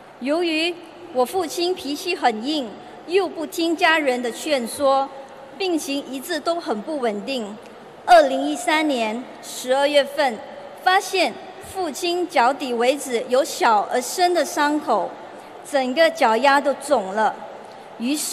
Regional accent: Malaysia; 大家好，我是来自马来西亚的

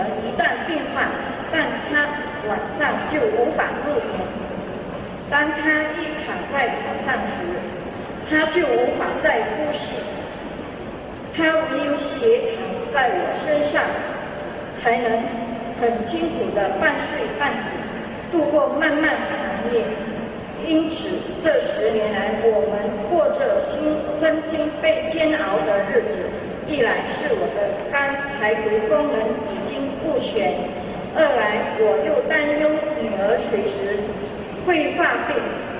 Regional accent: Malaysia; 我是来自马来西亚的

